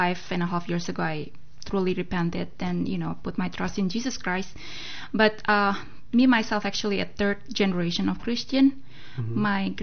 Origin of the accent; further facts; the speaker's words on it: Indonesia; I grew up in Indonesia, which is the largest Muslim nation in the world.